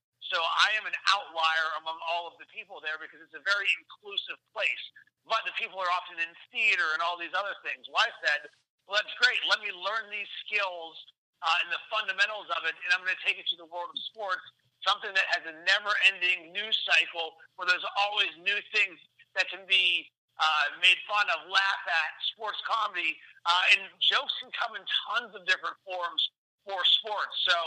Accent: Pittsburgh, Pennsylvania, United States; I was raised in Pittsburgh, but my grandparents were from Chicago.

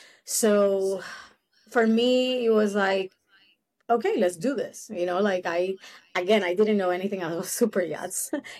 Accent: Puerto Rico; now in United States; No, I'm from Puerto Rico.

